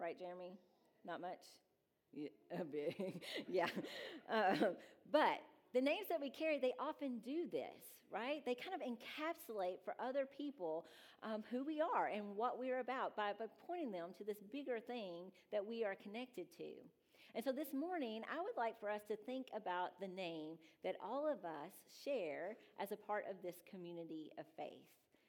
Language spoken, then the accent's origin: English; Powderly, United States; sometimes I'll run into someone from Powderly